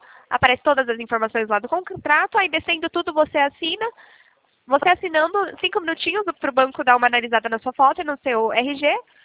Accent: Itatiba, São Paulo, Brazil; Itatiba, São Paulo.

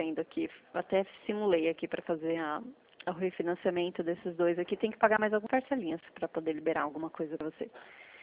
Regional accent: São Roque, São Paulo, Brazil; eu sou de São Roque.

